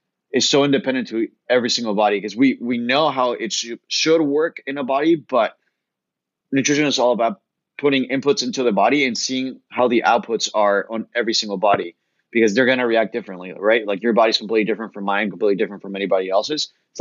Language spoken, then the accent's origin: English; Bolivia; I'm from Bolivia, I'm Hispanic, born and raised in South America.